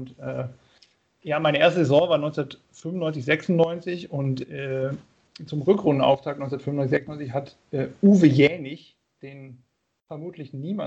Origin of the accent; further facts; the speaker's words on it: Lower Saxony, Germany; Ich komme eigentlich aus Niedersachsen.